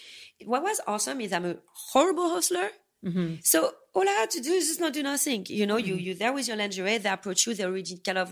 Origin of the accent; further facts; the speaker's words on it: United States; born there; I do have an accent. I was born here. You know, I'm as American as an American. You know, it's just that my accent is a little thick.